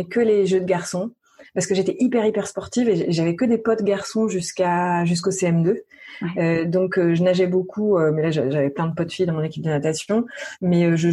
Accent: Saint-Lô, Normandy, France; born there; now in Nantes, France

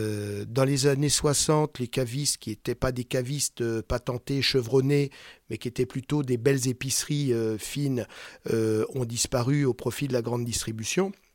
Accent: Centre-Val de Loire, France; Alors, pas très loin d'ici, c'est dans le Berry. D'accord. Dans l'Indre, donc département d'à côté.

